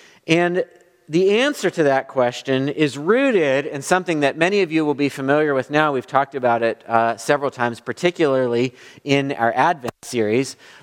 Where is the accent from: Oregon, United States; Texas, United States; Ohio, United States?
Ohio, United States; So where we grew up in Ohio, there was a hospital called Good Samaritan.